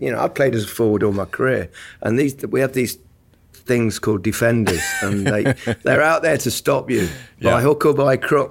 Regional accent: England, United Kingdom; As an Englishman, I'm very experienced in that.

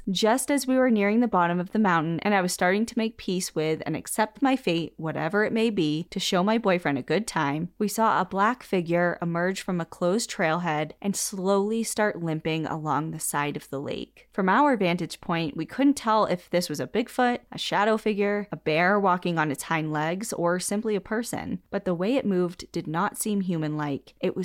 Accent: Washington, United States; I flew back to my home state of Washington for a long overdue visit.

